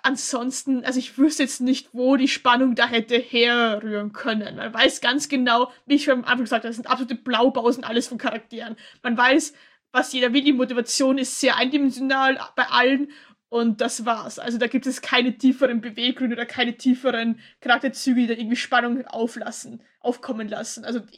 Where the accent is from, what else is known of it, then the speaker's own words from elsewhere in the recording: Austria; Ja, gut, ich komme aus Österreich.